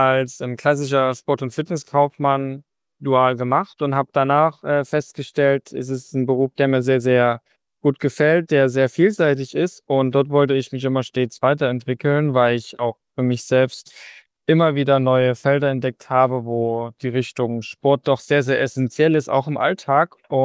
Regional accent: Plauen, Saxony, Germany; ich bin 27 Jahre jung und komme aus dem schönen Vogtland, um genau zu sein, aus Plauen

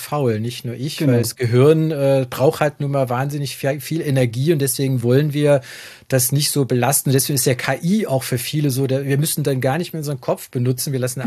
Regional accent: Saarland, Germany; accent: Moselle Franconian; Es gibt so eine Sprachgrenze mitten im Saarland. Der eine Teil war halt, der mal zu Bayern gehört hat. Und ich komme halt aus dem Moselfränkischen. Das ist eher so Luxemburg, Belgien, Holland, auch sprachlich verwandt.

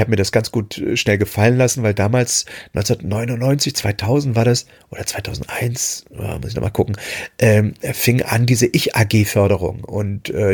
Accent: East Germany, Germany; moved away; als ich damals meine alte Heimat, die DDR, verlassen habe, um im Westen zu gehen.

